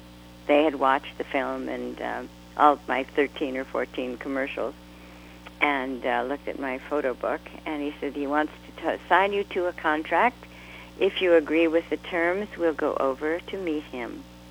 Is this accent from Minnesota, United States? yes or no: yes; New Ulm, Minnesota, United States; born there; I was born, my parents lived in Lafayette, which is in southern Minnesota, and the town was so small that they didn't have a hospital, so I had to go to New Ulm to be bo